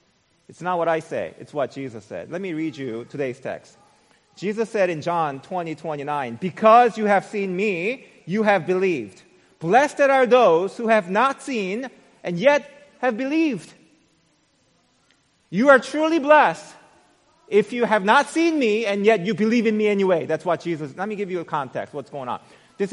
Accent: South Korea; I was born and raised in South Korea, right? My parents came down from North Korea.

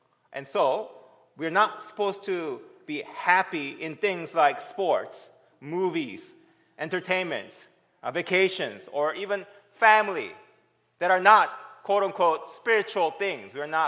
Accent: Bible Belt, United States; I come from the Bible Belt, so that was a big deal back then, right?

